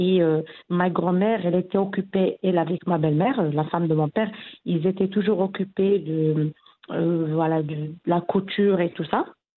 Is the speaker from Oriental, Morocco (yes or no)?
yes; Figuig, Oriental, Morocco; also born or lived in Kenitra; on était obligés de déménager chez nous à Figik.